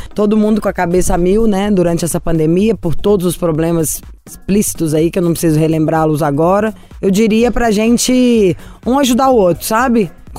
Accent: Pareci Novo, Rio Grande do Sul, Brazil; born there; E nasci em Pareci Novo e trabalho em Feliz.

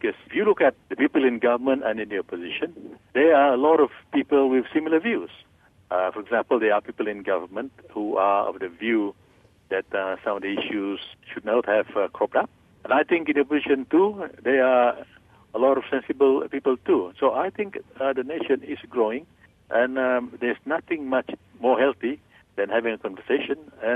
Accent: Malaysia; I am ambassador to the Holy See as a Malaysian.

